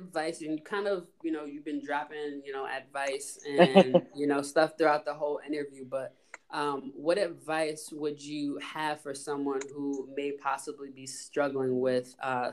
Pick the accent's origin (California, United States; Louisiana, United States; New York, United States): New York, United States; Buffalo; I'm from Buffalo, so you know, Bills Mafia over this